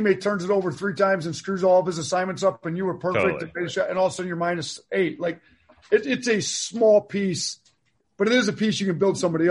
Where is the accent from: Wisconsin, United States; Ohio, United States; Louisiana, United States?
Wisconsin, United States; I grew up in Wisconsin